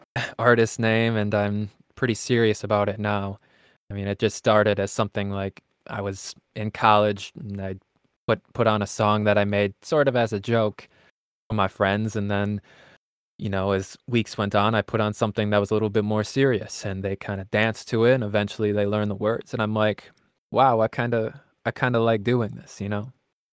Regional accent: Milwaukee, Wisconsin, United States; I am from the Milwaukee area.

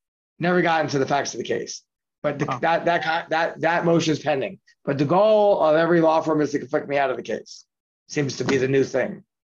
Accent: Queens, New York, United States; born there; I was born in Bayside, Queens. My parents lost their job.

